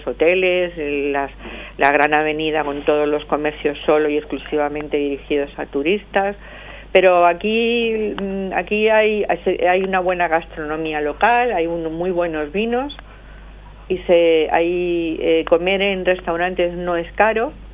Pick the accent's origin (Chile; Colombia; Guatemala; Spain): Spain; Madrid, Community of Madrid; now in Lanzarote, Spain; Me vine para casarme con un lanzaroteño y mis hijos han nacido aquí, pero yo procedo de Madrid. Lo digo por el acento, no tengo acento canario.